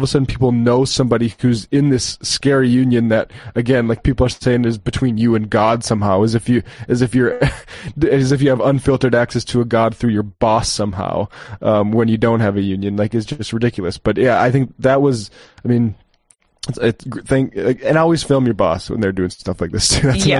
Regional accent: North Dakota, United States; I'm from North Dakota. I don't know anybody.

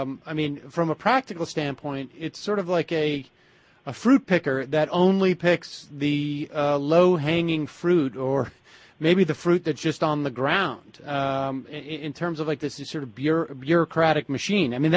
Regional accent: Massachusetts, United States; growing up in Massachusetts, you know, they would do an equal amount of pro bono work and not pro bono work.

